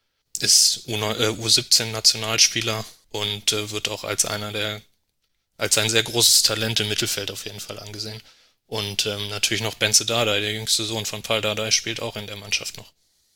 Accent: Lower Saxony, Germany; Also geboren bin ich in Göttingen und dann auch dort in der Nähe in Südniedersachsen in einem sehr kleinen Ort aufgewachsen.

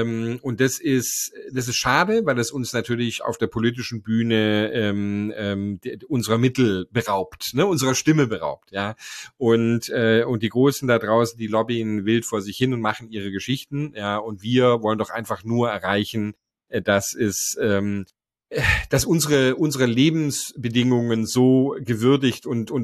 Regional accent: Germany; ich habe 20 Jahre lang einen Blick von außen auf Deutschland gehabt. Und das ist trotzdem mein Heimatland

